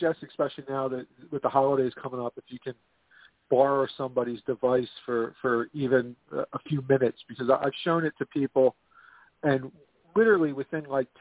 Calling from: Philadelphia, Pennsylvania, United States; calling from Philadelphia.

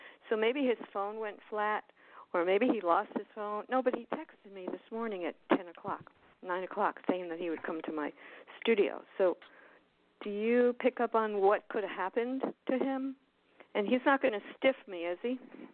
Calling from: Florida, United States; I'm in Florida, South Florida.

